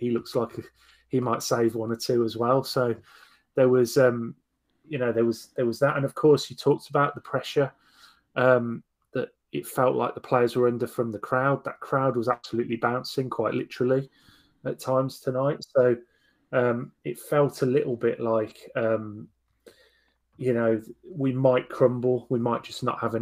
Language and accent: English; England, United Kingdom; I'm an Englishman. or an English football fan.